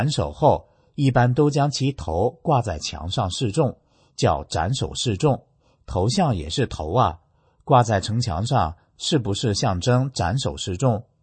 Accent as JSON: {"language": "Chinese", "country": "China", "said": "我是中国人，但是马克思不是中国人。"}